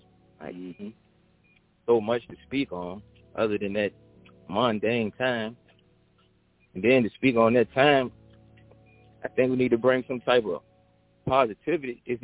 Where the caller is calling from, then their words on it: Richmond, Virginia, United States; Yeah, I'm here in Richmond, Virginia.